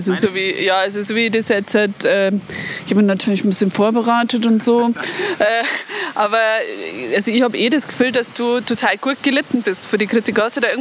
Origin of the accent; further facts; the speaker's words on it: Bavaria, Germany; Ich bin am Land aufgewachsen, war dann in der Stadt, so wie du, und bin dann zurückgekommen. Es war in einem anderen Teil vom Landkreis Rengsburg